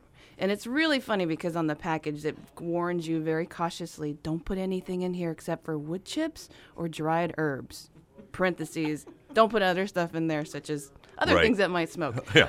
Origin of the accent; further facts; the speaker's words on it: United States; But I also have definitely American influences because I grew up in the States.